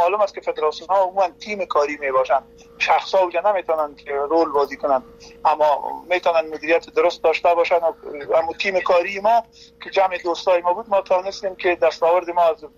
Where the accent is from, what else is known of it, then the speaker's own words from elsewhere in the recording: Afghanistan; also born or lived in Turkey; now in Sweden; من در سال 2014 مهاجر شدم از افغانستان ترکیه و از ترکیه هم تر آمدم به سویدن.